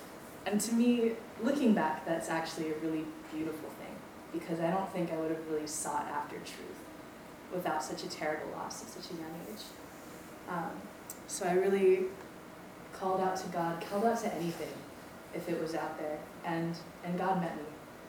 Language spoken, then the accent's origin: English; Maui, Hawaii, United States; I was born and raised on Maui to believing parents.